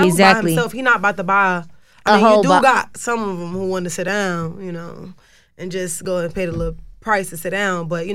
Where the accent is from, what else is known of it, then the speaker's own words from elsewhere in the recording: New Jersey, United States; now in Atlanta, United States; because I'm not from here. I'm from Jersey originally.